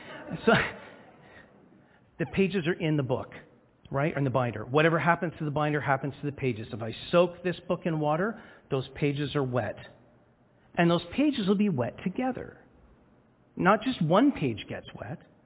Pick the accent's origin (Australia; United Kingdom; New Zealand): United Kingdom; Scarborough, Yorkshire and the Humber; I joke about coming from Wales. You know that I come from Scarborough. At best in Wales, I'm a tourist.